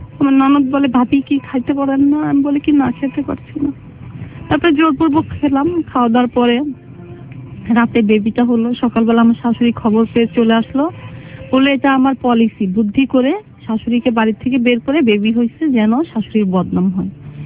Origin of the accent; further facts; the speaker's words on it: Jessore, Khulna Division, Bangladesh; আমি ছিলাম যশোরের মেয়ে